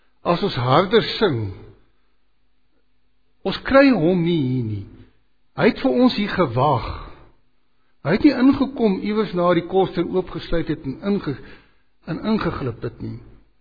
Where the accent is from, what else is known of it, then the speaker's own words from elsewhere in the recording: Sabie, Mpumalanga, South Africa; Ek het in Sabi groot geword, in die dae toe daar een fotum was voor die erediens.